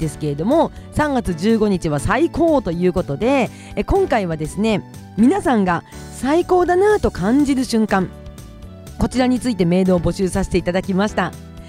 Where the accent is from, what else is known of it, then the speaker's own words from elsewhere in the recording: Kushiro, Hokkaido, Japan; 私の地元北海道釧路はですね、まだまだ雪が降る可能性もありますし